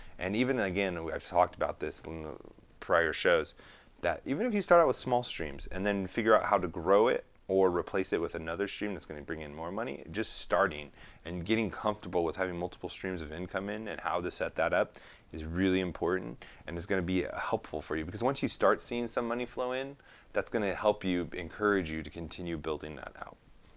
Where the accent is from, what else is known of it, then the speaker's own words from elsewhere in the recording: California, United States; And I'm just biased because I'm a Californian